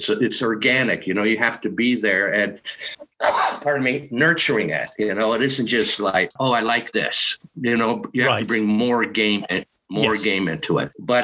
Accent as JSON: {"language": "English", "country": "Canada", "tie": "born or raised there", "said": "I remember growing up in Canada, I remember polio"}